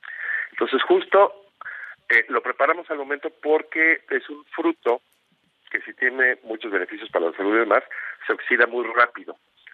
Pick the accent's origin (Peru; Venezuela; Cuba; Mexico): Mexico; Somos mexicanos